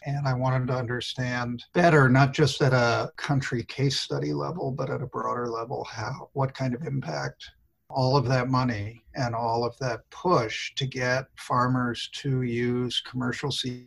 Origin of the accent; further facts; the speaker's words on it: United States; I am no longer welcome almost anywhere in the world because I'm from the United States and we are the problem.